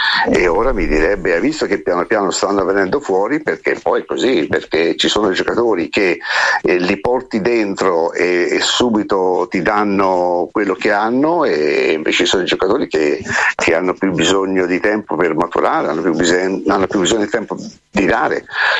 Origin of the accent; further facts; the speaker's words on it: Tuscany, Italy; Io come sai sono toscano e di conseguenza, avendo anche lavorato 5 anni a Firenze